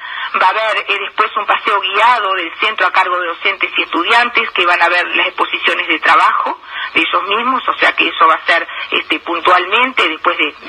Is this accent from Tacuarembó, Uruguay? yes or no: yes; Tacuarembó, Uruguay; yo soy de Tacuarembó, y me envían fotos de que están ensayando.